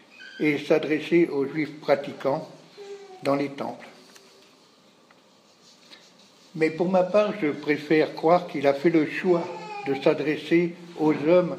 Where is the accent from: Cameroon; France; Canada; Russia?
France; Rouen, Normandy; né à Rouen en 1902, et j'ai été élevé à Rouen